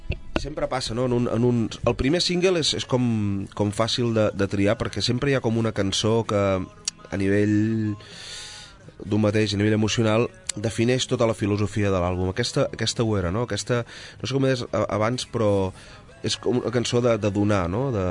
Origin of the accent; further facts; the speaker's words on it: Sabadell, Catalonia, Spain; jo sóc molt de Sabadell, ara mateix acabo de venir de veure els meus pares que viuen aquí, la meva germana, i sempre vaig tornant a casa, no? A casa meva és aquí, i la meva infància